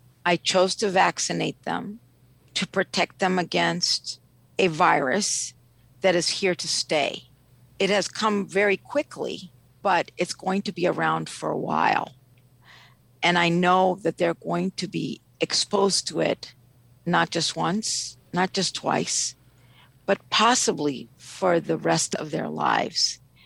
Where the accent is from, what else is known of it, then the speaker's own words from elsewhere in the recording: Ethiopia; I'm originally from Ethiopia.